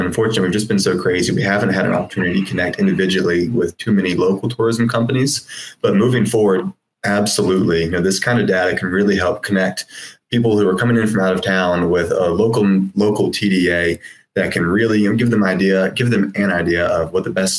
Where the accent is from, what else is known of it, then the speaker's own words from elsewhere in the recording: Asheville, North Carolina, United States; now in Chapel Hill, United States; And I am from Asheville.